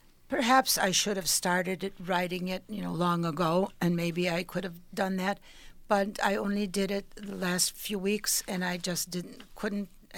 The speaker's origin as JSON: {"language": "English", "country": "Ukraine", "also_born_or_lived": "Austria", "second_language": "English", "moved": "yes", "said": "I was an immigrant from Ukraine living in Austria in a displaced persons camp."}